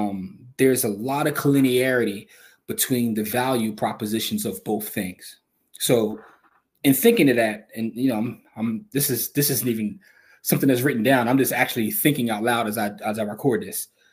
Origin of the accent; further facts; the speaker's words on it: Philadelphia, Pennsylvania, United States; my perspective as being a Philadelphian living in a dense city